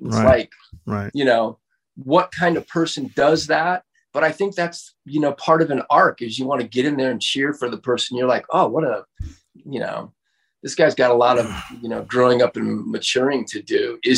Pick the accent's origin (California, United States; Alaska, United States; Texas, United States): California, United States; Santa Monica; also born or lived in Venice; I grew up in Santa Monica and Venice